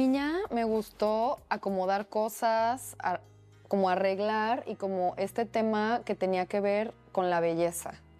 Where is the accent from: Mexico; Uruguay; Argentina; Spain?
Mexico; León, Guanajuato; also born or lived in Mexico City; yo soy guanajuatense, soy de León, y después de eso estuve un tiempo viviendo en Ciudad de México, aprendí un montón sobre la práctica acá. Pero luego, después de pandemia y por cosas de la vida, regresé a mi estado